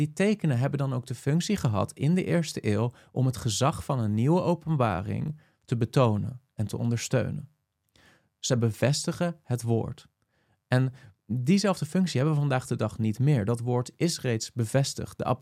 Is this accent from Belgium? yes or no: no; Netherlands; die wij vandaag de dag als Nederlanders uit de 21ste eeuw misschien niet vanzelfsprekend zo zouden interpreteren